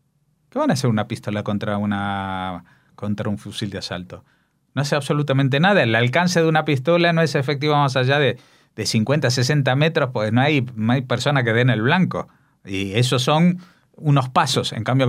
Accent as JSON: {"language": "Spanish", "country": "Spain", "said": "Siempre hablamos de lo esperpénticos que somos los españoles."}